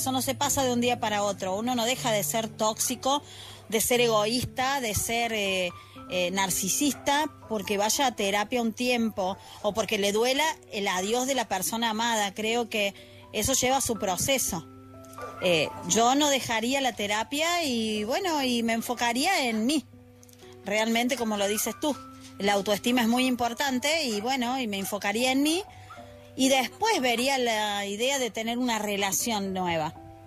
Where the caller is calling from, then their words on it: Argentina; desde Argentina